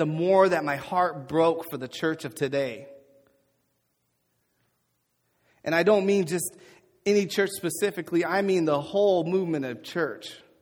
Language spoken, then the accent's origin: English; Portland, United States; But growing up in Portland in the neighborhood I did, I know people who didn't eat until they got to school.